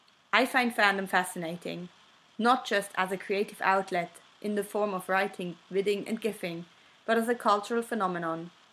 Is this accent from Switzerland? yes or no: yes; Switzerland; first language Swiss German; English is a second language; My native language is Swiss German, in case you're wondering